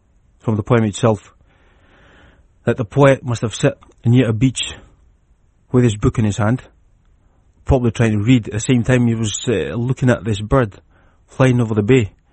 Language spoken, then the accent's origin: English; Fiji; moved away as an adult; now in United Kingdom; I'm originally from Fiji. I came over to Britain in 2002 to come and join the British Army